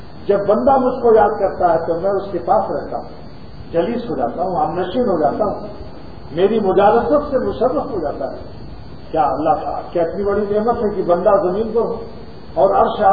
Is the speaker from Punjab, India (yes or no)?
no; Pratapgarh, Uttar Pradesh, India; پرتاپ گڑھ میں، جو میرا ضلع ہے